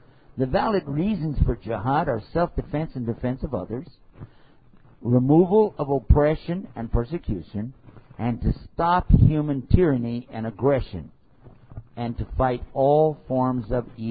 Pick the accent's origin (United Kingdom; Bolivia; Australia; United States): United States; Texas; I should say America, because I'm from Texas. I don't pronounce it.